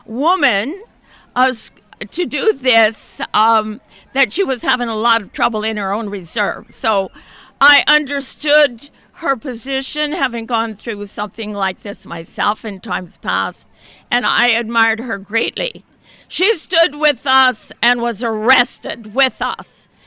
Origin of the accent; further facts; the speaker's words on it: New Orleans, Louisiana, United States; And then I thought about New Orleans. I'm from New Orleans, and the hurricane there that swept everything away.